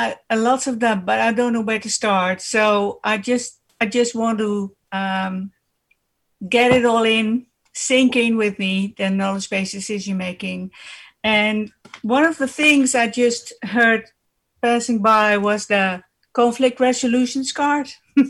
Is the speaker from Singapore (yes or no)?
no; Netherlands; I'm from the Netherlands.